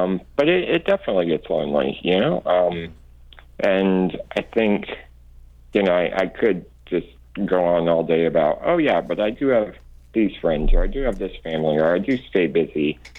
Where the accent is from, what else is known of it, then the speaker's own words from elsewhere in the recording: North Carolina, United States; it started back home in North Carolina.